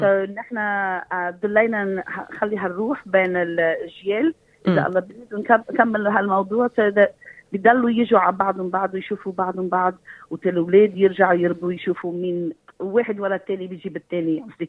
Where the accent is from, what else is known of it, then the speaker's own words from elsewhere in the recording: North Governorate, Lebanon; now in Australia; أنا بنت الشمال فطلعت وقت رحنا لهاني كيرفاء كل الشمال جميلة لأنه في عنا نحن جيل كبير من الشمال هون بأستراليا